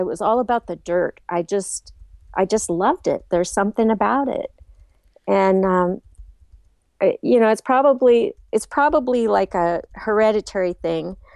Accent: Washington, United States; also born or lived in Montana; Well, let's see. I'm a Montana native, but I grew up over on the West Coast in Washington.

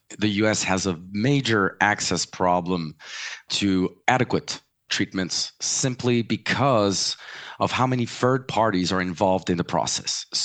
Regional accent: United States; born there; So I was born in the US, but my family's French, so forgive me for my accent.

